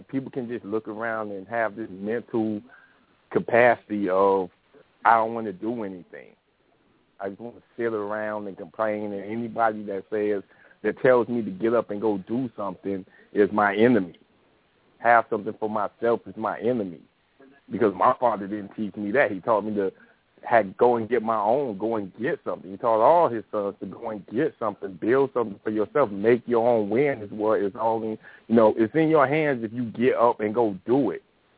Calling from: Miami, Florida, United States; from Miami.

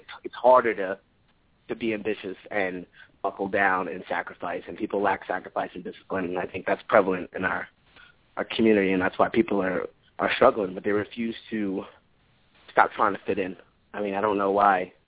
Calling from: New York, United States; I'm calling from New York. How you doing?

